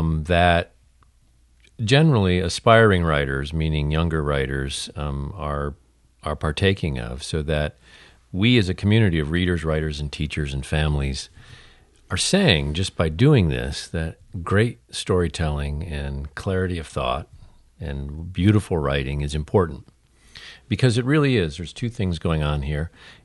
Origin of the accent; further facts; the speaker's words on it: Traverse City, Michigan, United States; we've talked about growing up in Traverse and the importance of seeing authors on the street